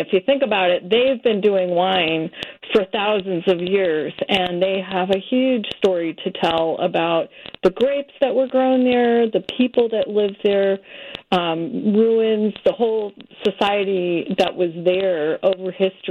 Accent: San Francisco, California, United States; I grew up in the Bay Area, San Francisco

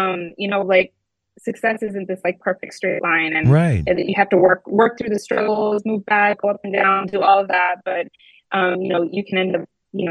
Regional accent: Pleasant Grove, Utah, United States; I saw it with a lot of my girlfriends I grew up with in Pleasant Grove

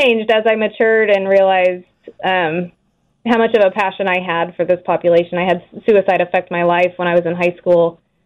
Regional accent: Illinois, United States; moved away as an adult; now in Wichita, United States; Originally, I am from Illinois.

